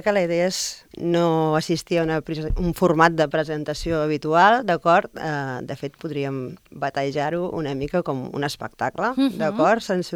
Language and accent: Catalan; Reus, Catalonia, Spain; presentat el projecte a casa meu, que jo sóc de Reus